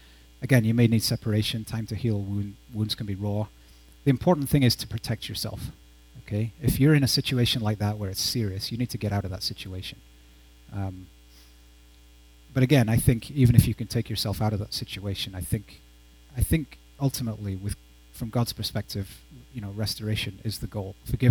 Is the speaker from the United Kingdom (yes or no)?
yes; England, United Kingdom; I grew up in England